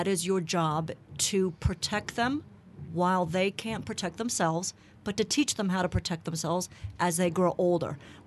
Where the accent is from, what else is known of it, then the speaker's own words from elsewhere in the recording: Maryland, United States; I grew up in Maryland, so for me, it wasn't a huge crime rate. It wasn't a big city. I was a suburbanite.